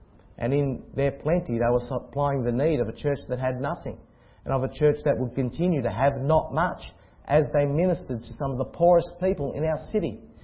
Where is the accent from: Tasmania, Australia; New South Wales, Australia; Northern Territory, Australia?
New South Wales, Australia; Now, I know about this relationship because I grew up in Wayland. I attended St James Wayland.